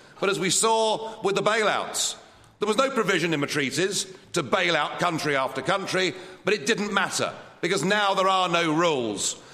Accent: United Kingdom; Come on, we're British. We should govern ourselves.

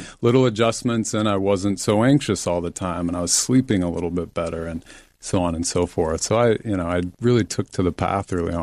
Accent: Salt Lake City, Utah, United States; I was raised Mormon in Salt Lake City, Utah, Mecca, where there's still to this day a huge concentration of Latter-day Saints, of Mormons.

